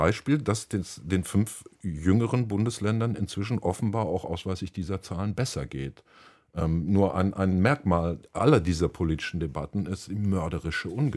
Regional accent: North Rhine-Westphalia, Germany; mit dem Ruhrgebiet, das, was mich wirklich bestürzt, dass das jetzt so der Ausreißer nach unten ist, bundesweit, meine Heimat

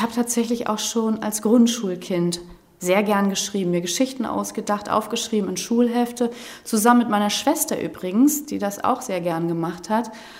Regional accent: Flensburg, Schleswig-Holstein, Germany; now in Lüneburg Heath, Germany; Ich liebe meine Heimatstadt Flensburg, in der ich ja nicht mehr lebe. Ich lebe ja an der Lüneburger Heide

